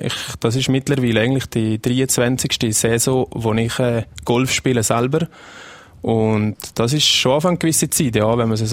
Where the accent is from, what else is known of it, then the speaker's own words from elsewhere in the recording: Riederalp, Valais, Switzerland; Also ich bin aufgewachsen auf der Riederalpa.